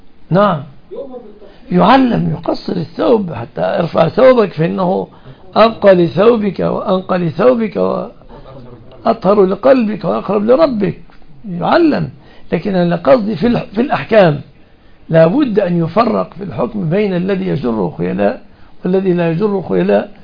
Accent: Egypt

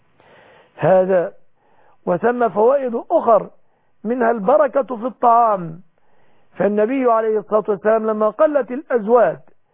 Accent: Egypt; بلادنا مصر

